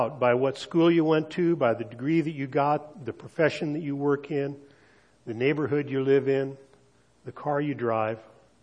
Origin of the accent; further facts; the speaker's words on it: Easton, California, United States; And when I was a little kid, growing up in Easton, when we were going to the city, when we were going to go shopping for something, you know, big, we went to Fresno.